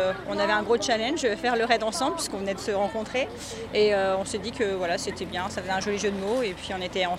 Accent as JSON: {"language": "French", "region": "Île-de-France", "country": "France", "said": "de l'Essonne"}